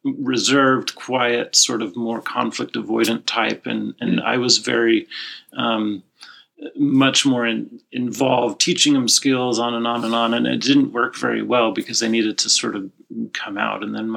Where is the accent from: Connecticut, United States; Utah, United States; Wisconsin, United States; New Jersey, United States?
Utah, United States; I'm not from California. Yeah, wife is. I'm from Utah.